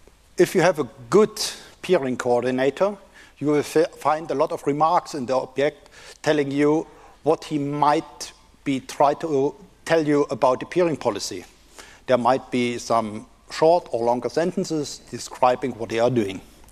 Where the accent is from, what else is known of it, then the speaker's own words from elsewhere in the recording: East Germany, Germany; I'm from East Germany, so I should be able to speak Russian, but I can't.